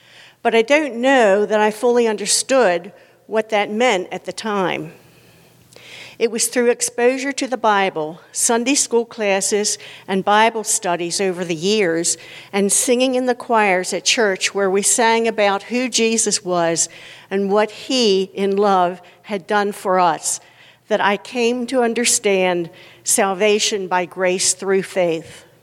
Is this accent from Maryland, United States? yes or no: yes; Catonsville, Maryland, United States; Marylander my entire life. I was raised in Catonsville and attended Salem Lutheran Church, where I was baptized and confirmed.